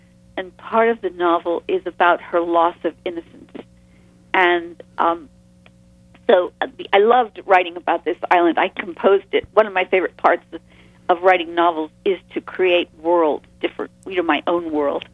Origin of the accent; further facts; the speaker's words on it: England, United Kingdom; I grew up in an England that was very different from the England that exists now.